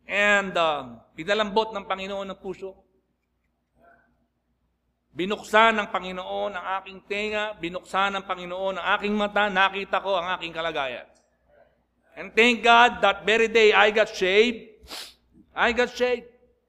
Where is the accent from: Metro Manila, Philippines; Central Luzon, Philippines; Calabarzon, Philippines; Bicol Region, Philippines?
Metro Manila, Philippines; Manila; Hindi ako lumaki doon. Lumaki ako sa Manila eh. Natuto ako ng kalokohan dito sa Maynila eh. Pero for 15 years, nanirahan po ako doon.